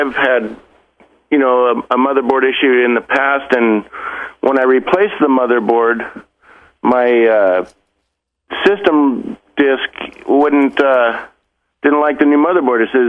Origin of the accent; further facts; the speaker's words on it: Sunnyvale, California, United States; Well, growing up in Sunnyvale